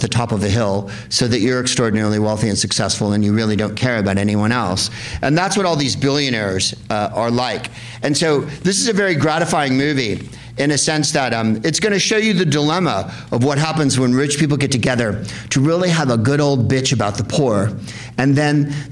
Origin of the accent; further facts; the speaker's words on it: San Francisco, California, United States; I'm from San Francisco.